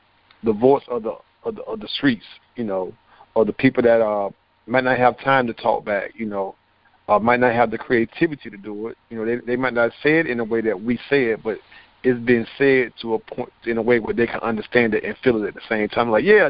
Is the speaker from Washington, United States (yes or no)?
no; Lake Hamilton, Florida, United States; born and raised in Lake Hamilton, Haines City, Polk County.